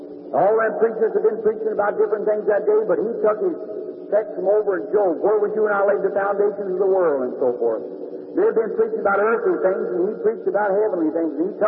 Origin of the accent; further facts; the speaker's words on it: the South, United States; I'm a Southerner too.